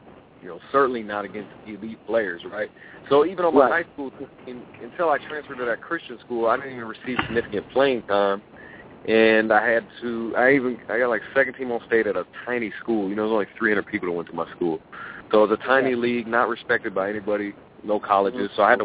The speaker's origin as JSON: {"language": "English", "town": "Keizer", "region": "Oregon", "country": "United States", "tie": "born or raised there", "said": "So coming from a small town, I was born and raised in Kaiser, Oregon, population like 50,000, really small. Hadn't been outside of the state too much prior to that summer"}